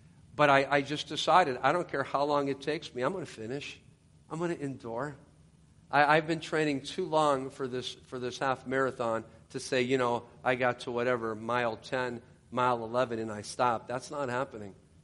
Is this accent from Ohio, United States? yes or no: yes; Ohio, United States; because I grew up in Ohio. I went to Ohio State first.